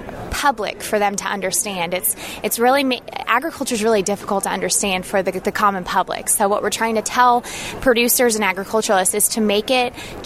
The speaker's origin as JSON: {"language": "English", "region": "Florida", "country": "United States", "lives_now": "Plant City, United States", "said": "Originally from Volusia County, but I currently reside in Hillsborough County, Plant City, Florida."}